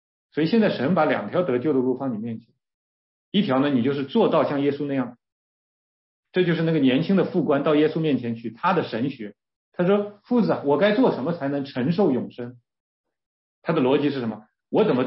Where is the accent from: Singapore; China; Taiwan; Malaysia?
China; 我们中国人特别喜欢修啊，修行啊。